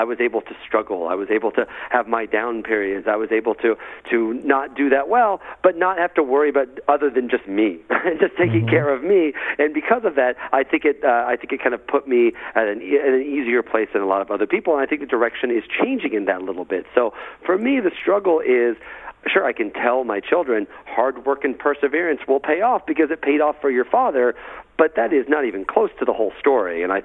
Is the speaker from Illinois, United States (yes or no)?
yes; Illinois, United States; you know, I grew up in central Illinois. Illinois is basically Nebraska with Chicago at the top. And I'm from the Nebraska part. It's very rural.